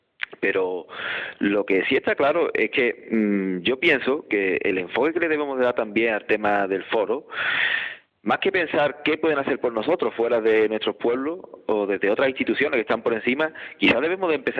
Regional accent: Cuevas del Becerro, Andalusia, Spain; Mi pueblo en concreto, Cuevas del Becerro, se encuentra entre los 10 pueblos que más despoblación han sufrido en los últimos años de la provincia de Málaga.

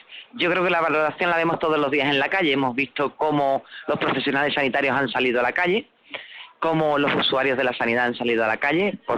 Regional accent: Huelva, Andalusia, Spain; Mire, yo soy de Huelva y llevamos 15 años esperando tres chares.

